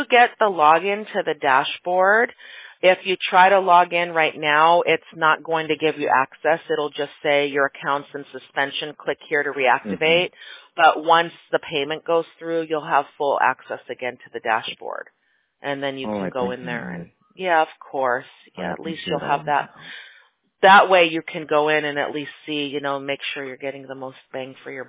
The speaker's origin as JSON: {"language": "English", "town": "Chicago", "region": "Illinois", "country": "United States", "tie": "born or raised there", "said": "I grew up in Chicago, so I know how to handle it, but a lot of us don't."}